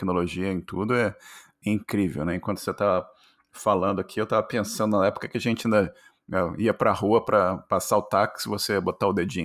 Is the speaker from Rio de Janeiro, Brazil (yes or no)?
yes; Rio de Janeiro, Brazil; moved away as an adult; now in Canada; você deve lembrar, sendo carioca como eu, da época que você ter um telefone em casa era uma coisa assim, extremamente rara